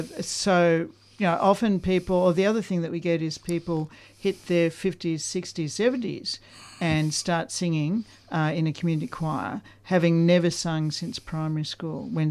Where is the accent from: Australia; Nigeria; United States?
Australia; Melbourne, Victoria; I was born here in Melbourne, and I've basically lived most of my life in Melbourne.